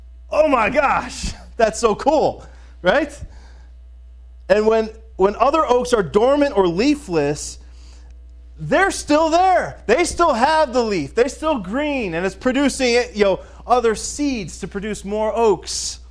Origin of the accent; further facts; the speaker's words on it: Florida, United States; when we grew up in Florida.